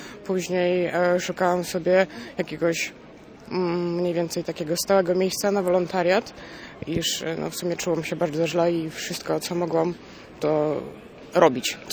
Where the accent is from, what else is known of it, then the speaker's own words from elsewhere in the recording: Kyiv, Ukraine; Polish is a second language; moved away as an adult; now in Poland; Ojciec się zgłosił w pierwszym dniu do obrony terytorialnej Kijowa, bo jestem z Kijowa.